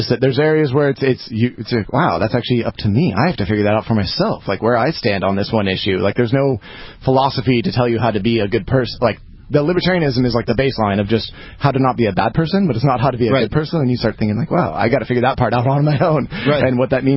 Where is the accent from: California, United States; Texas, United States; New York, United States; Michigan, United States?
California, United States; San Diego; It's within an hour drive from my house and where I grew up in San Diego.